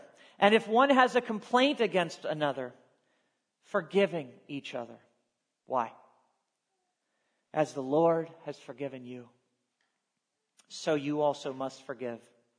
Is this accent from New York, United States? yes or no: no; Ohio, United States; I'm male. I'm white. I'm American. I'm from Ohio.